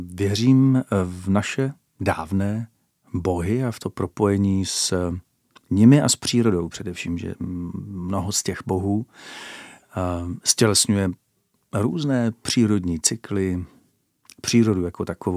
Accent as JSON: {"language": "Czech", "region": "Beskydy", "country": "Czechia", "also_born_or_lived": "Brno", "lives_now": "Vrbice, Czech Republic", "said": "já jsem se přestěhoval jsem se z Brna na Vrbicu. Předtím jsem se do Brna přestěhoval od nás z Beskyd"}